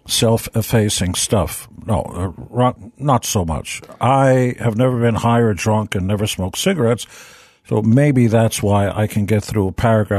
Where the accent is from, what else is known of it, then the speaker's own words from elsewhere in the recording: Israel; now in United States; So when I grew up in Israel, those first few years, it was nothing. There was no infrastructure, no roads, So you had to figure it out for yourself.